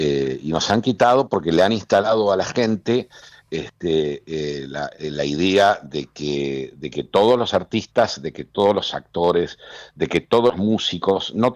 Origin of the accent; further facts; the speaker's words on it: Argentina; Argentina 1985. Sí. Por ejemplo, ¿no? Uh-huh. Que ha recorrido el mundo, diversos festivales, y que llegó a una instancia de exposición del país, mostrando un momento histórico de nuestro país